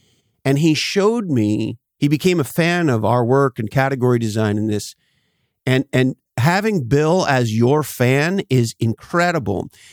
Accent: Canada; now in United States; because I grew up in Canada, and of course today, living in the U.S., it's fun to be a football fan.

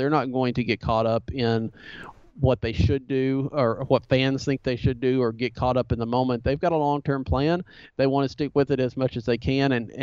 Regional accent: Arkansas, United States; I grew up in Arkansas, still live here, so we're not right in that St. Louis area.

